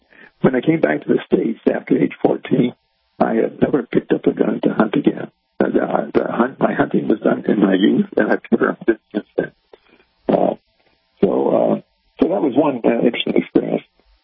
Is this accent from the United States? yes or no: no; Angola; born or raised there